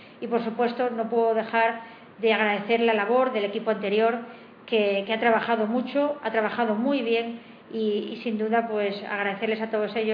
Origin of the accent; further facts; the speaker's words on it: Asturias, Spain; a mí me gusta mucho mi tierra, la verdad. Me gusta mucho Asturias